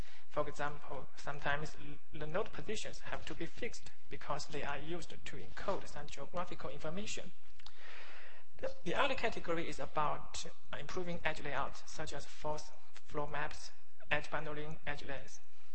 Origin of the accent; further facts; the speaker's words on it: Hong Kong; I'm from Hong Kong.